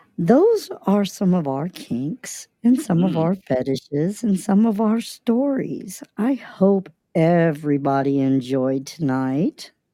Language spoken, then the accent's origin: English; the South, United States; I am from the South, so we would call that smothered and covered, sweetheart.